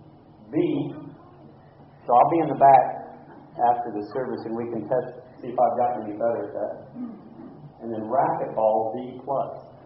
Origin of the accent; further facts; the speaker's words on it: Springfield, Tennessee, United States; I'm from the Springfield area, Robertson County, just north of Nashville